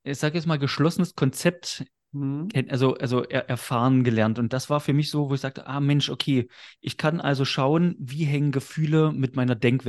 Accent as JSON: {"language": "German", "town": "Magdeburg", "region": "Saxony-Anhalt", "country": "Germany", "tie": "born there", "said": "wohne in Magdeburg. Wieder könnte man sagen, ich war auch lange Zeit weg, bin aber auch gebürtiger Magdeburger"}